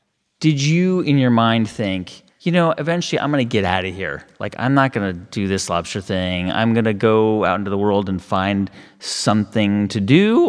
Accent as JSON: {"language": "English", "town": "Los Angeles", "region": "California", "country": "United States", "tie": "born or raised there", "also_born_or_lived": "East Coast", "said": "I grew up in Los Angeles, and for most of my adult life, I lived on the East Coast."}